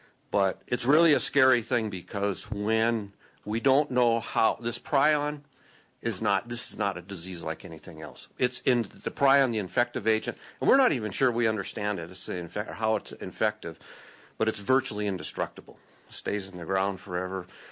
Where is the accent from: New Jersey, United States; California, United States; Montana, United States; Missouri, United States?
Montana, United States; Anaconda; I'm from Anaconda.